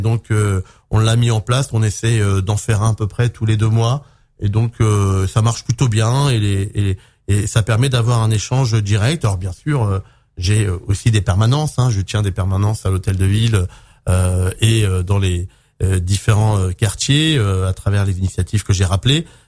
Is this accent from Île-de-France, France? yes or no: yes; Limay, Île-de-France, France; moi, j'ai grandi à Limay, je suis un enfant de la ville